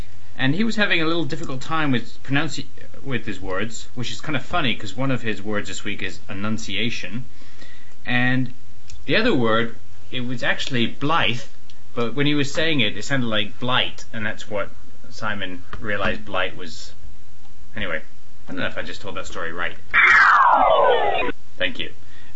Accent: Texas, United States; because I'm originally from Texas, I'm really rooting for them

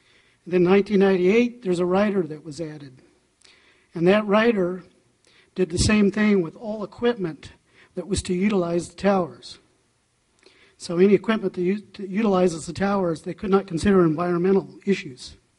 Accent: Rio Dell, California, United States; I'm from Rio Del.

